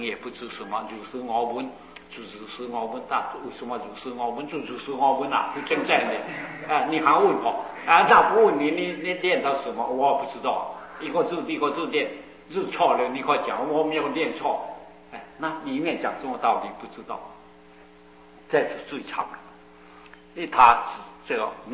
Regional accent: Guangdong, China; 我也是广东人啊，我知道那地方

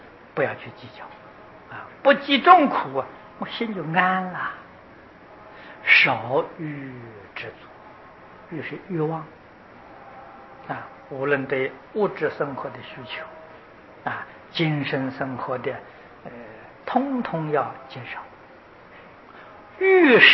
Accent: China; 我们中国人讲善恶，印度人不说善恶，叫黑白

